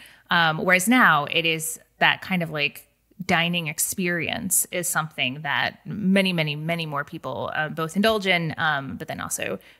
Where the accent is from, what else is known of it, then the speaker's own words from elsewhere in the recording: Indiana, United States; now in New York, United States; I moved to New York after growing up in Indiana, and my mom would come out and visit me.